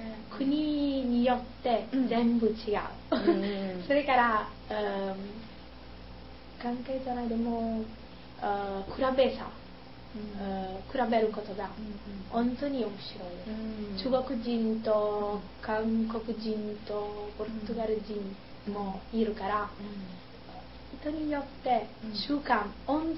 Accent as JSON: {"language": "Japanese", "country": "Italy", "second_language": "Japanese", "said": "私はイタリア人だから、"}